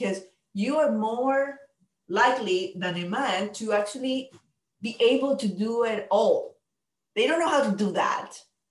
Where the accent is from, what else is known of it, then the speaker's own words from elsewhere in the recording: Panama; now in Alaska, United States; So I'm from Panama and I live in Alaska.